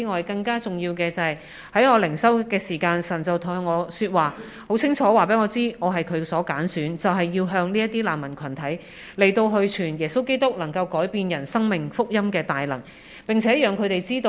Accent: Hong Kong; 今日對於我哋香港人嚟講，我哋對難民並唔陌生

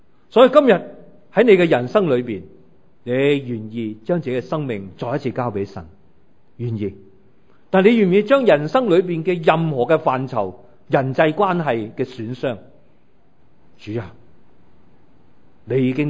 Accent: China; 我们中国人

